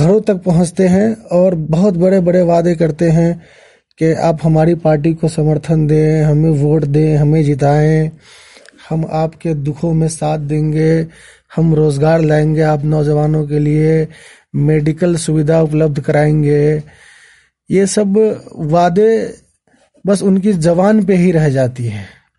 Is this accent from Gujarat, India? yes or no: no; Bihar, India; सीतामढ़ी जाइए, रास्ते में पेशेंट मर जाएगा, जो कि हमारा डिस्ट्रिक्ट पड़ता है, हम एक प्रखंड के निवासी हैं